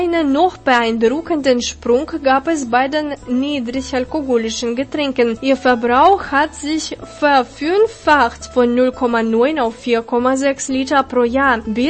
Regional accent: Gera, Thuringia, Germany; Bad Köstritz ist eine thüringische Kleinstadt am Fluss der Weißen Elster nördlich meiner Heimatstadt Gera.

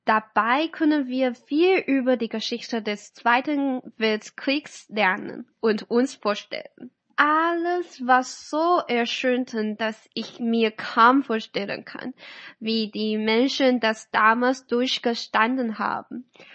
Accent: Kaohsiung, Taiwan; German is a second language; Also ich komme aus Kaohsiung und die Städte in Deutschland sind ziemlich unterschiedlich von Taiwan-Städten

